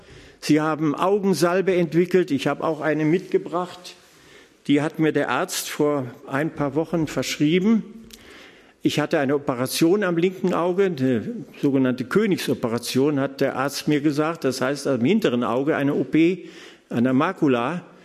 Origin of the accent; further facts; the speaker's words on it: Salzgitter, Lower Saxony, Germany; Ich komme ja aus der Gegend, ja, Salzgitter.